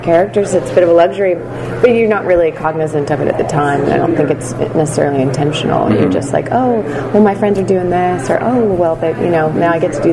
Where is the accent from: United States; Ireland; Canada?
United States; Pensacola, Florida; No, I'm from Pensacola, Florida.